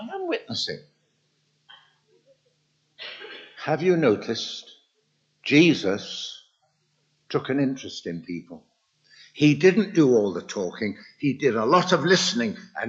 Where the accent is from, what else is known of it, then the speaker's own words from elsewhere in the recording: London, United Kingdom; So I want to take you to the city that I was born and brought up in London.